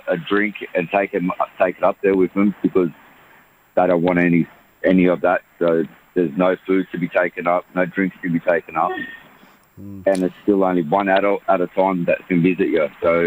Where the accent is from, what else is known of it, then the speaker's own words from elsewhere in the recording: Iran; because I'm from Iran